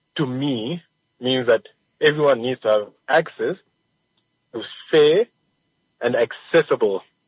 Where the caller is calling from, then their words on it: Windhoek, Khomas, Namibia; I'm calling you from Windhoek.